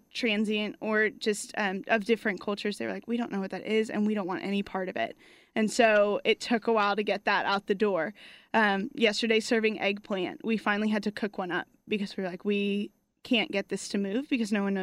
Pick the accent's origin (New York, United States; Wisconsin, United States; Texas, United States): Texas, United States; Definitely. I grew up in Lake Highlands.